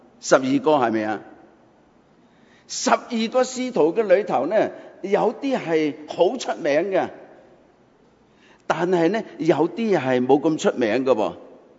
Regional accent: Guangdong, China; also born or lived in Hong Kong; 我以前去菲律宾的时候呢，我是由香港去菲律宾的嘛

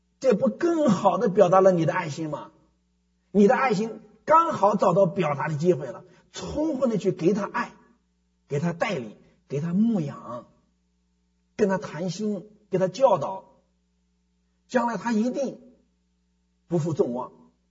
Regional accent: China; 但是另一方面我们中国人强调生子养老，光宗耀祖，传宗接代，这就是我们中国文化矛盾方谬。

